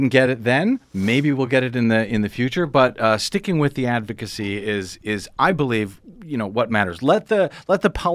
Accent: Missouri, United States; By the way, I'm from Missouri. Never heard of Ebbing, Missouri.

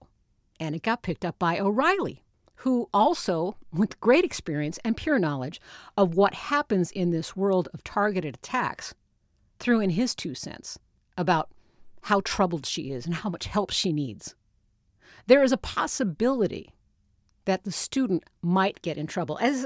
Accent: Notre Dame, Indiana, United States; I am no fan of Notre Dame. I grew up around Notre Dame.

